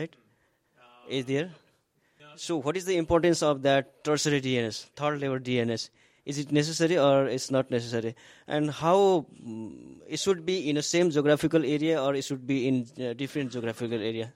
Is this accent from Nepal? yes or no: yes; Nepal; English is a second language; I'm from Nepal.